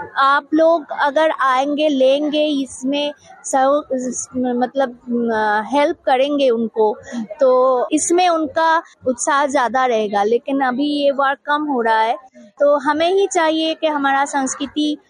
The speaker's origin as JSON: {"language": "Hindi", "region": "West Bengal", "country": "India", "said": "हम बंगाल से आए हैं और"}